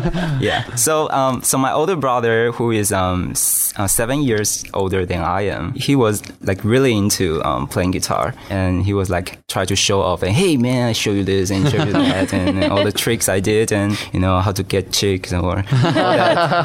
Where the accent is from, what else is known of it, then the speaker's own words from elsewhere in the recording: Taoyuan, Taiwan; English is a second language; Close to. I'm originally from a county called Taoyuan.